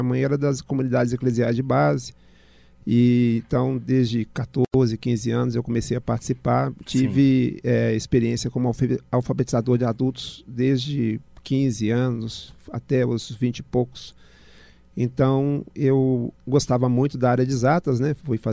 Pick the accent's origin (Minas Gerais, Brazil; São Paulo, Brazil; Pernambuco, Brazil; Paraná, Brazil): Minas Gerais, Brazil; Belo Horizonte; also born or lived in Ouro Preto; Eu sou de Belo Horizonte, né? Nascido e criado, e tirando esse período que eu morei em Ouro Preto, porque eu trabalhava lá, uns 6 anos, eu sempre morei aqui, né? Sou filho de professora.